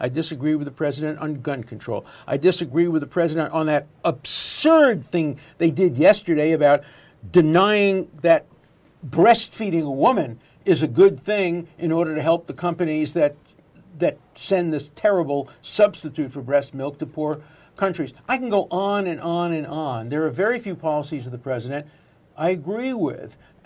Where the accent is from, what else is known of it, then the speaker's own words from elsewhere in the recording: United States; But I'm an American. I'm an American first.